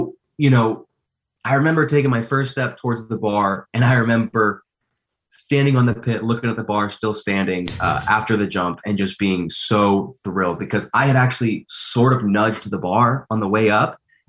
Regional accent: Indiana, United States; now in Michigan, United States; You know, I'm from Indiana, live in Michigan.

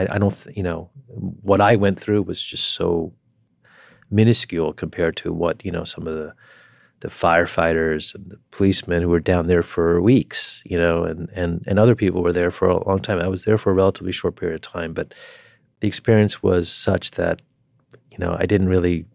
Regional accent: New York City, New York, United States; And moreover, it was in my hometown.

